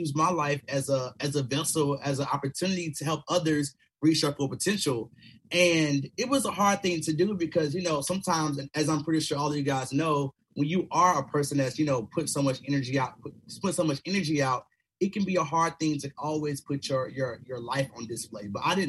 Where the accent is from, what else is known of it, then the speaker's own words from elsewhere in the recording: Kinston, North Carolina, United States; I'm originally from Kinston, North Carolina, originally, so East Coast. And so when I was younger, you know, I grew up in a small town, single-parent home.